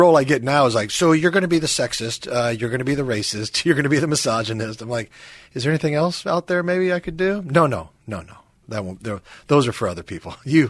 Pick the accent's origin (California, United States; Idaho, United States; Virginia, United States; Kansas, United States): Kansas, United States; Shawnee Mission; hey, I'm from Shawnee Mission